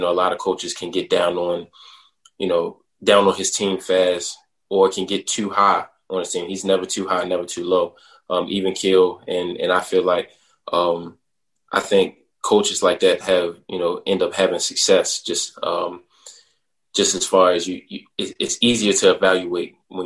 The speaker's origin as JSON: {"language": "English", "town": "Baltimore", "region": "Maryland", "country": "United States", "said": "inner cities, you know, in Baltimore, I'm from Baltimore."}